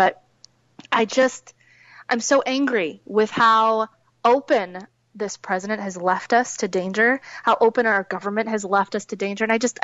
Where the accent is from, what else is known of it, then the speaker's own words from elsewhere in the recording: Minnesota, United States; In my home state of Minnesota